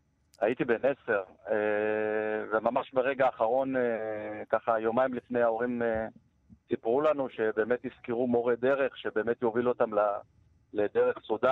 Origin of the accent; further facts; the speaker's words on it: Ethiopia; now in Haifa, Israel; אני תושב קריית חיים חיפה, עליתי מאתיופיה בשנת 1984, ואם אנחנו הולכים קצת אחורה, תחילת 1970 ככה, כילד, כמובן החלום לירושלים והכיסופים הוא חלק מהווי של החיים באתיופיה.